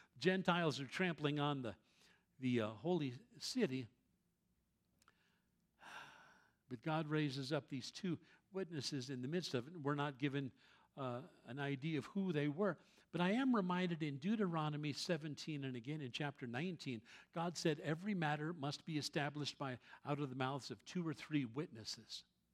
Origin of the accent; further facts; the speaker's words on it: Austria; I grew up in Austria, I was born in Austria